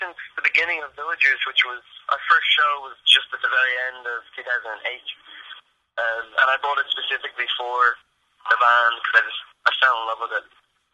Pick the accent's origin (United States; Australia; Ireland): Ireland; Dublin, Leinster; I grew up in Dublin, and the period that I grew up in Dublin was when it was experiencing this bizarre state economic boom.